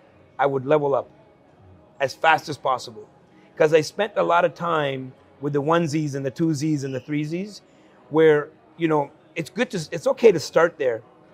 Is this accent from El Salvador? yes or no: yes; El Salvador; But I came from El Salvador, country in civil war.